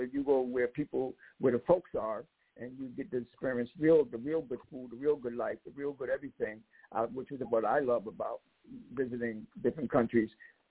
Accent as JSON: {"language": "English", "region": "South Carolina", "country": "United States", "tie": "born or raised there", "said": "I experienced myself personally in the 50s growing up in South Carolina."}